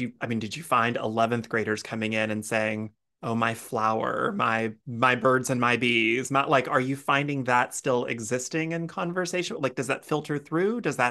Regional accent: Texas, United States; Speaking of kids who didn't grow up with it, I know in my home state of Texas, our access to sex education was non-existent.

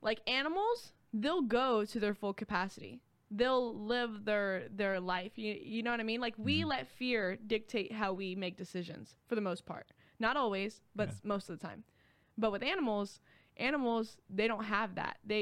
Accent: United States; born there; Part of luck was the fact that I was born in America, very blessed.

